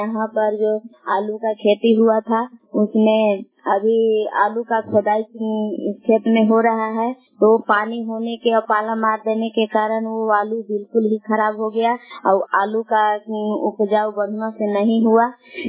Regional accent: Bilav, Bihar, India; ग्राम बिलाव जिला कैमूर बबुआ के निवासी हूँ।

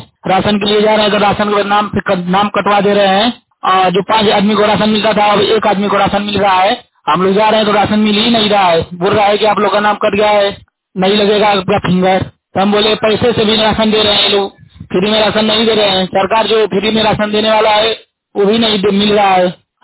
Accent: Adaspur, Uttar Pradesh, India; ग्राम अदासपुर खुद पोस्ट जलालाबाद जिला गाजीपुर। हम मुंबई से आए हैं

